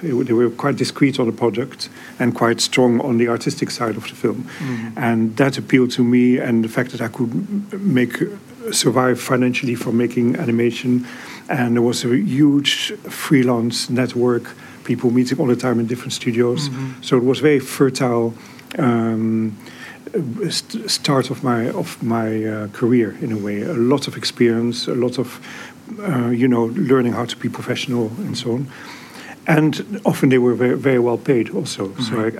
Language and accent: English; Netherlands; English is a second language; I'm from the Netherlands.